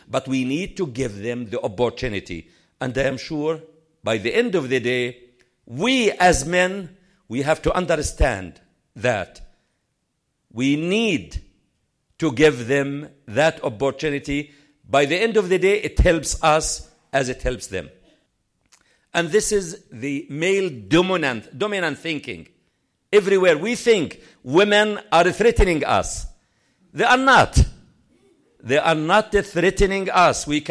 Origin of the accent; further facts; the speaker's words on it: Canada; I'm coming from Canada